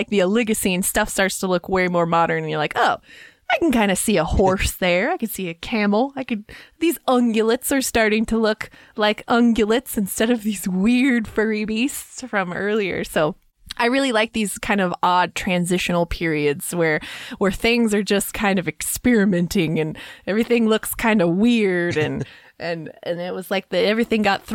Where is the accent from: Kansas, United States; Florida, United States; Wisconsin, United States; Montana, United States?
Kansas, United States; And I grew up with them in Kansas.